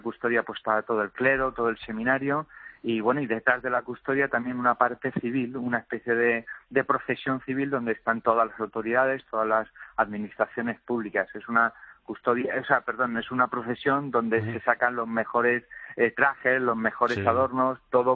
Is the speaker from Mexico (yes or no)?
no; Toledo, Castilla-La Mancha, Spain; Es un momento especial como toledano